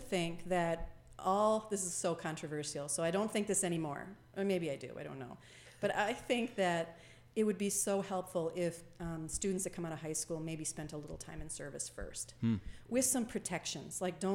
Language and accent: English; St. Cloud, Minnesota, United States; I still have family back there. But yeah, I grew up in St. Cloud. And I actually got in the military right out of high school.